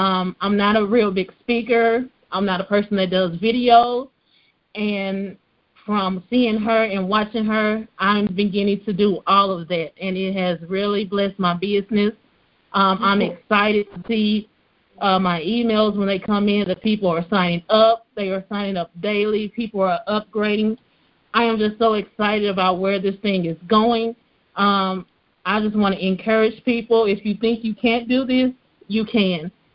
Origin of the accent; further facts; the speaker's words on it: Shreveport, Louisiana, United States; I am from Shreveport, Louisiana.